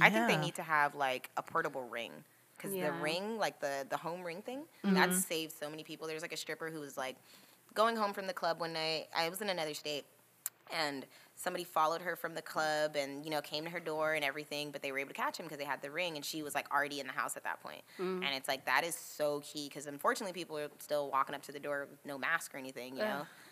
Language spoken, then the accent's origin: English; Pomona, California, United States; Like I grew up like in Pomona.